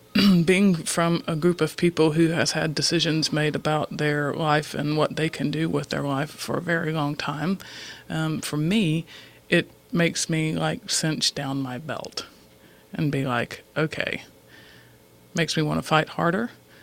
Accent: Waverly, Alabama, United States; You know, when I was growing up in Waverly and in Alabama, I was aware on a kid level understanding of racism.

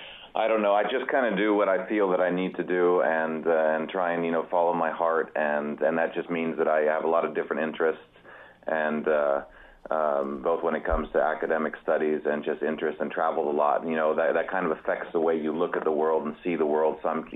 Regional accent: Sacramento, California, United States; moved away as an adult; also born or lived in Mexico / Norway; now in Greece; I'm originally from Sacramento, ended up moving to Mexico, met a Norwegian, got married, moved to Norway, then we moved to Greece in 2001, and so I've been living between Greece and Norway the past now almost 16 years now.

